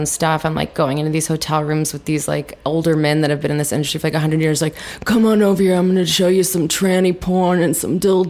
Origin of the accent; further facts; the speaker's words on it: St. Louis, Missouri, United States; And I grew up in St. Louis, where the only place that sold those was, to your point, a Hustler Hollywood.